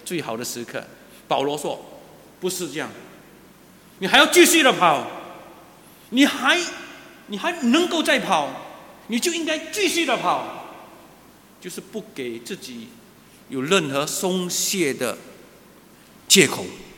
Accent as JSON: {"language": "Chinese", "country": "Singapore", "said": "好像我们新加坡人所说的，你有宝啊"}